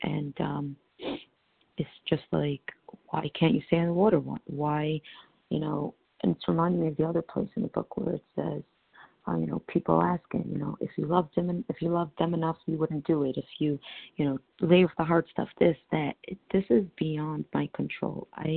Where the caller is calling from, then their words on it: New York City, New York, United States; I'm calling from New York City.